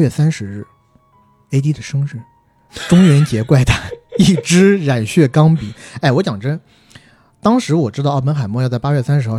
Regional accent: South China, China; 我是南方人

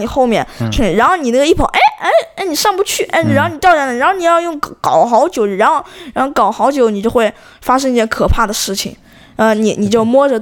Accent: China; 就是我们中国人就是都玩狙

